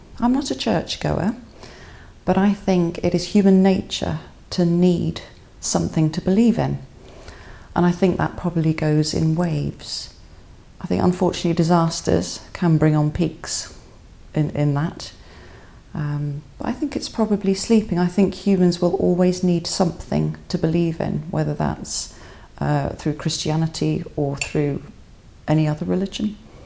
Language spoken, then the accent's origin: English; United Kingdom; I'm British